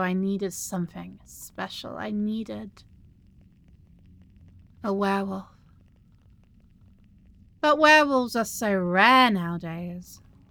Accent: England, United Kingdom; I can't drink tea, but I love tea because I am apparently an English cliche. Not all English people drink tea, by the way.

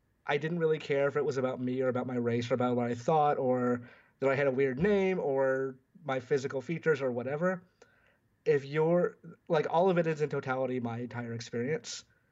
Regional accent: Georgia, United States; I grew up in the American South, being a brown kid coming from Georgia and growing up during 9/11

